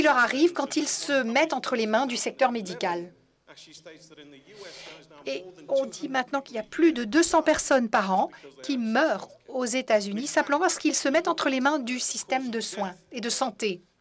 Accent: Cape Town, Western Cape, South Africa; moved away; Je viens de Cape Town, en Afrique du Sud, et je suis un exilé, et ça fait 25 ans que je suis en exil

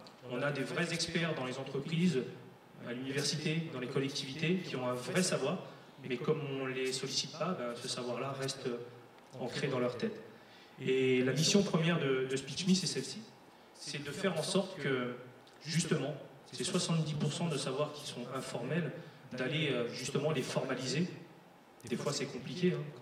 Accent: Nantes, Pays de la Loire, France; Sachant que je suis un pur Nantais, né il n'y a pas très loin là, à la maternité de Nantes.

